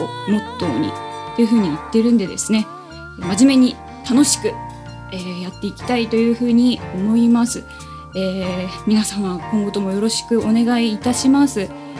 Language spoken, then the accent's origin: Japanese; Oita, Japan; 方言とか、私大分県出身というふうにですね、第1回目でお話をしたんですけれども